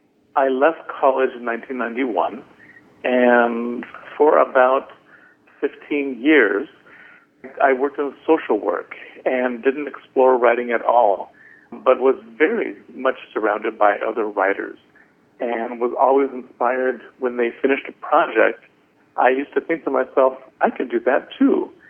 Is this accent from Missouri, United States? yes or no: no; California, United States; I remember the hot summers in the valley, and as a child, they were very long